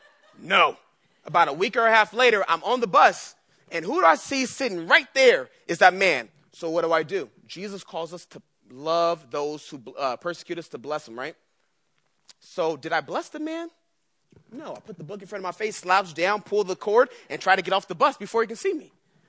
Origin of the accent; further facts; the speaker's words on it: San Diego, California, United States; Most of you know I grew up in San Diego. Went to high school right in the middle, right by San Diego State